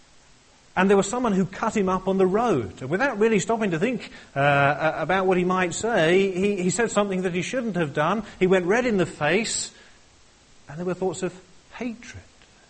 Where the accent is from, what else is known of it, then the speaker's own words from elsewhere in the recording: East of England, United Kingdom; I'm from Suffolk.